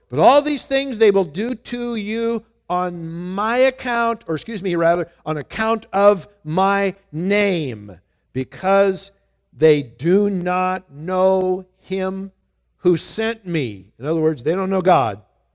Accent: Minnesota, United States; born there; You might say, why are you a Minnesota Viking fan? I was born in Minnesota. That's the only reason.

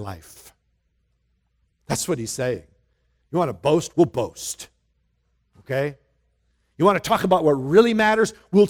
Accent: Minnesota, United States; born there; You might say, why are you a Minnesota Viking fan? I was born in Minnesota. That's the only reason.

